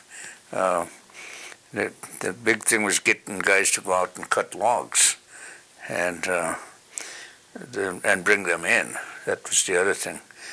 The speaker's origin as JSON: {"language": "English", "town": "Seldovia", "region": "Alaska", "country": "United States", "tie": "born or raised there", "said": "So growing up in Saldovia was interesting that I don't know of any kid that didn't have to do chores."}